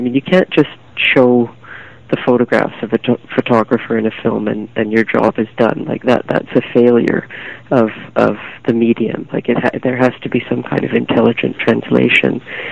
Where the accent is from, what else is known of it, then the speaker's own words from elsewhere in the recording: Canada; I feel completely out of my depth in the company that I keep, being a Canadian eco-hero.